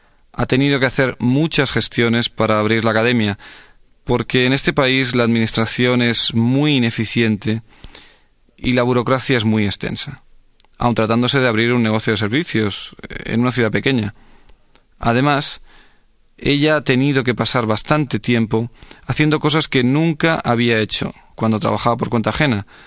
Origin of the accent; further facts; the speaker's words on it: Barcelona, Catalonia, Spain; soy de Barcelona, España.